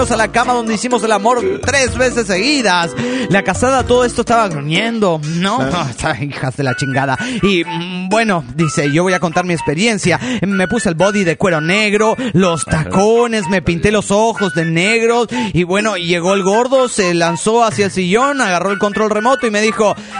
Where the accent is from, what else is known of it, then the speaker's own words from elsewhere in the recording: Argentina; de Argentina.